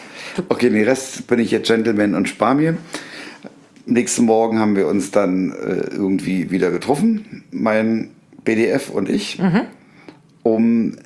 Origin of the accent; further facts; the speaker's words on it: Berlin, Germany; wir sind aus Berlin.